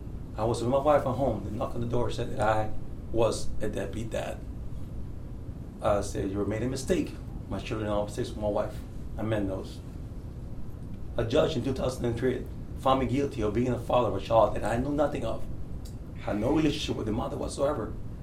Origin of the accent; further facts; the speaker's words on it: Cypress, Texas, United States; I'm from Cypress, Texas.